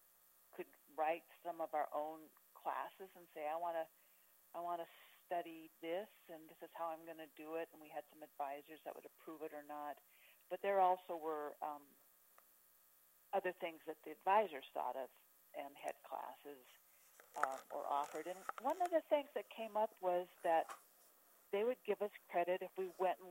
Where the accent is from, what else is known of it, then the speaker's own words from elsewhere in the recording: Philomath, Oregon, United States; other than I grew up near Oregon State. Philomath is near Corvallis